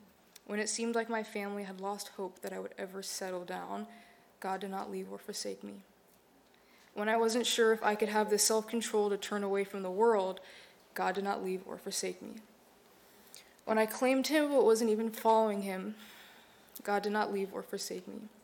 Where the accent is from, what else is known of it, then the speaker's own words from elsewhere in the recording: Chicago, Illinois, United States; now in Stockton, United States; We are originally from Chicago, but moved here 2 years ago after graduating college and getting married for a job opportunity and with hopes to escape the freezing winters.